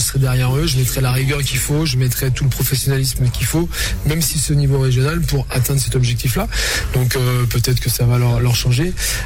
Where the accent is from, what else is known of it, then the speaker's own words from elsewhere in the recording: Niort, Nouvelle-Aquitaine, France; Oui, pour moi, je suis Niortais, je suis né à Niort.